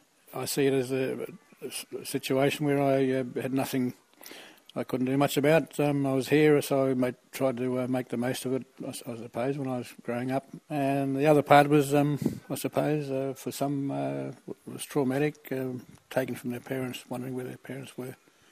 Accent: Laverton, Western Australia, Australia; born there; I was born in the Laverton Leonora area, and that's where the journey started

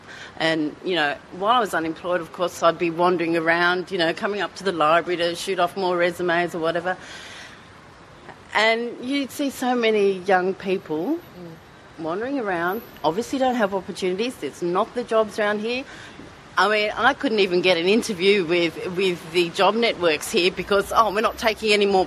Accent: Fairfield, New South Wales, Australia; I was born in Fairfield many, many years ago, so I'm a Westie girl at heart, but moved back here to house sit for my sister

